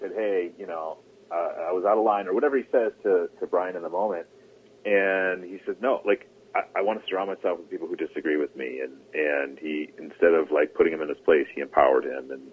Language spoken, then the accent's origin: English; United States; I'm American, and so, you know, she's somebody who was a legend here as a player